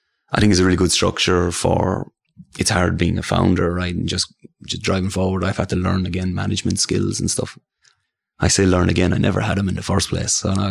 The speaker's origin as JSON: {"language": "English", "country": "Ireland", "said": "you're Scottish, I'm Irish."}